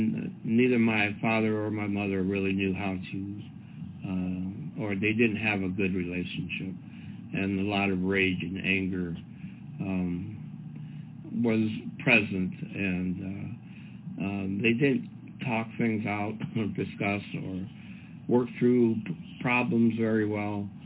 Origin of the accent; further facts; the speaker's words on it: Stow, Ohio, United States; also born or lived in Akron; I was born in Akron, Ohio, and that's where I still live. I grew up in Stowe, which isn't too far from Akron. A bit more in the country.